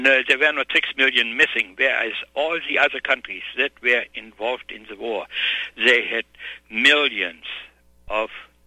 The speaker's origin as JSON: {"language": "English", "country": "Germany", "tie": "born or raised there", "second_language": "English", "said": "when I grew up in Germany after the war"}